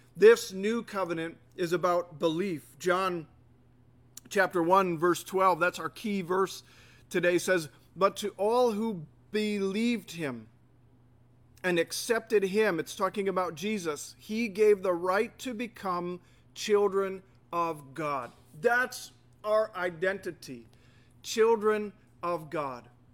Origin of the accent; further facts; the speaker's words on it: United States; I'm from central Wisconsin. I grew up in this area. That's part of my culture. I'm an American. I'm white. I'm mostly of European descent. I'm middle class. This is kind of what I was born into